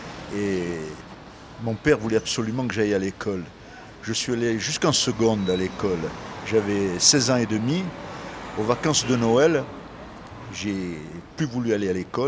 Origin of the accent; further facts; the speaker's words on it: La Galite, Bizerte, Tunisia; moved away; si on est originaire de Tunisie, on était sur une île à la Galite